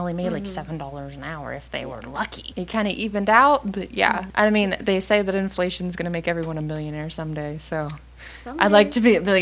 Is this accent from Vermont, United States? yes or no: yes; Vermont, United States; But growing up in Vermont, really all you do is go mudding and you drink. There's not much to do up there.